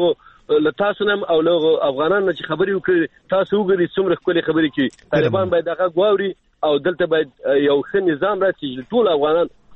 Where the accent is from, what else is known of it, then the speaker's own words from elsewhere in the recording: Afghanistan; موږ افغانان یو